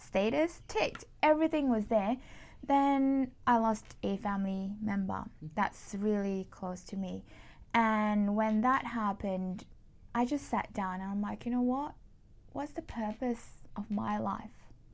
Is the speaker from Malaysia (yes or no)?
yes; Malaysia; So a bit of my background, I'm Malaysian by origin. So in Malaysia, we are, put it this way, like conditioned to have a degree from university.